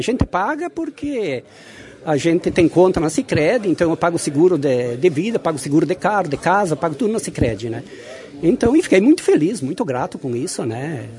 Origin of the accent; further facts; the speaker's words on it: Arvorezinha, Rio Grande do Sul, Brazil; Eu sou daqui mesmo, sempre fui daqui.